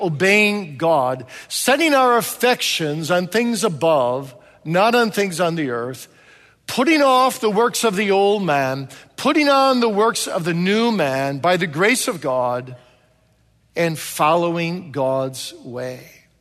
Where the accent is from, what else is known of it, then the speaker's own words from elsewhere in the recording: Kalamazoo, Michigan, United States; there was an old man from my hometown of Kalamazoo, the church I grew up in, Kalamazoo, Michigan, who died.